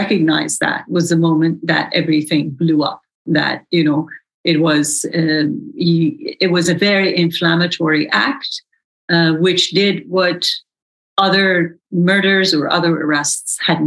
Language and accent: English; Iran; English is a second language; when I told them that I was from Iran, people would say, "Oh no, you're not from Iran." And I would say, "Why not? You know, I'm telling you that I am."